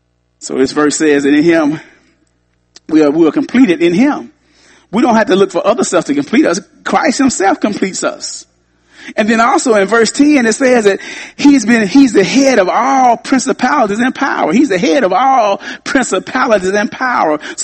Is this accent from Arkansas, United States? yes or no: yes; Arkansas, United States; When I grew up in the Baptist church down in Southern Arkansas, you see certain things as a little kid growing up